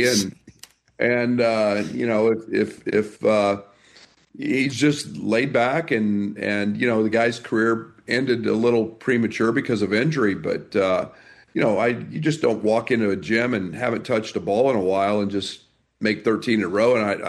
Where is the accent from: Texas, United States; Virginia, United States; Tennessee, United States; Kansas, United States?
Kansas, United States; Yeah, you know, I grew up in Kansas, and junior college basketball was a big deal in Kansas.